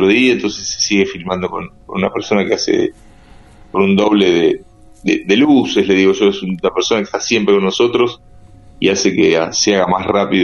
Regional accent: Las Flores, Buenos Aires Province, Argentina; cuando le comento que soy de Las Flores

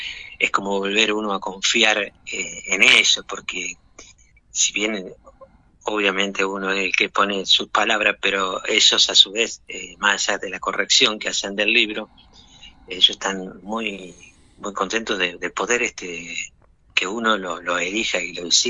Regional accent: Las Flores, Buenos Aires Province, Argentina; cada vez que vuelvo ahí a Las Flores, obviamente, es mi ciudad natal y siempre estoy ahí

